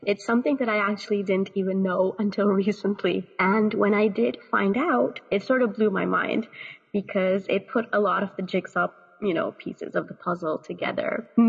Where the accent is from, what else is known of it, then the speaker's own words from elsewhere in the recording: United States; now in Dubai, United Arab Emirates; my experience as a Pakistani growing up in the United States as a young child always marked me as very different.